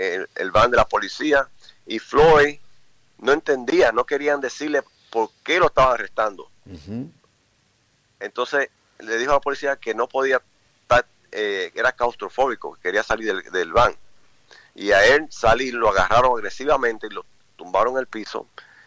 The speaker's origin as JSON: {"language": "Spanish", "country": "Puerto Rico", "tie": "born or raised there", "also_born_or_lived": "Dominican Republic", "said": "me crié en Puerto Rico"}